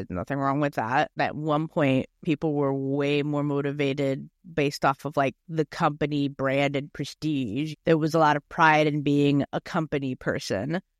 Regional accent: Queens, New York, United States; I grew up in Queens, and I was living in the Bronx for 7 years.

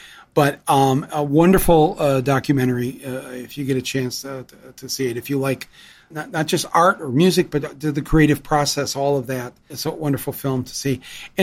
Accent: Canada; As a Canadian, you're only allowed three.

